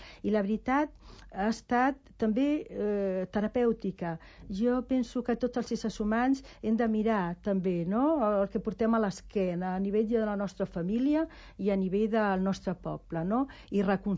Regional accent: Castile and León, Spain; born there; also born or lived in Catalonia; els meus avantpassats són tots del Bierzo, i a mi també vaig néixer al Bierzo, i cada any hi vaig, com a mínim una vegada

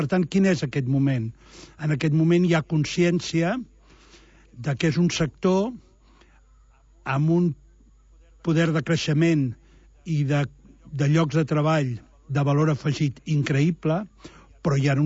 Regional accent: Sant Pol de Mar, Catalonia, Spain; jo sóc un militant de la nàutica, militant del Maresme, no és perquè estigui aquí, sóc fill de Sant Pol de Mar.

